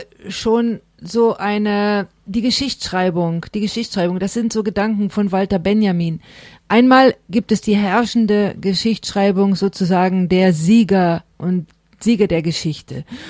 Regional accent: Germany; das ist meine Meinung als Deutsche, dass es so ist

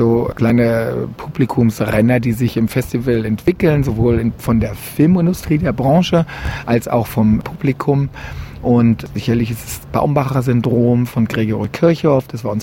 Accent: Pattensen, Lower Saxony, Germany; bin ich größtenteils in Pattensen bei Hannover aufgewachsen und bin dort zur Schule gegangen

